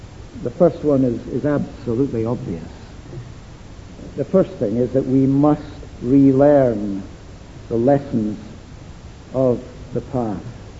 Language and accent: English; Dundee, Scotland, United Kingdom; the house in which I was brought up and stayed in Dundee.